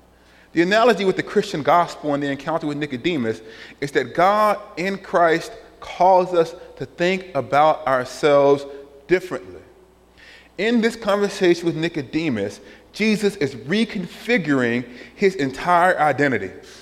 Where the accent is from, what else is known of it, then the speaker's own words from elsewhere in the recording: Alabama, United States; You know, the guys, I'm from the South, Alabama.